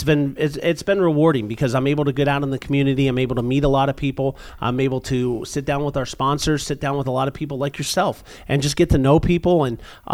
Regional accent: Ohio, United States; I'm originally from Ohio. Grew up very as you would imagine, from Ohio. Both parents worked for General Motors, so very unionized.

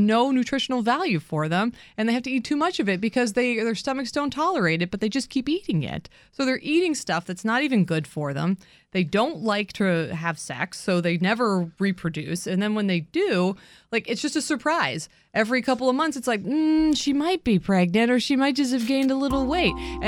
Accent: Ohio, United States; also born or lived in New York; Yep. I grew up in Ohio. I mean, originally from New York, but moved in, you know, spent my formative years in Ohio and went to school in Connecticut

